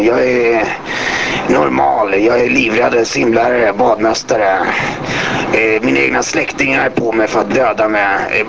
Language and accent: Swedish; Stockholm, Stockholm County, Sweden; born there; Ja visst, jag är född i Bagarmossen och min morsa har bott med mig